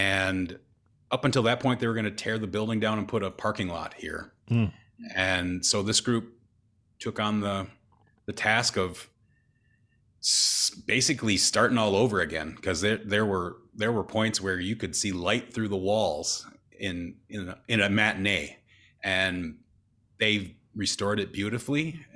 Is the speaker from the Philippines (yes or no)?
no; Viroqua, Wisconsin, United States; I'm from Viroqua. I grew up from Viroqua.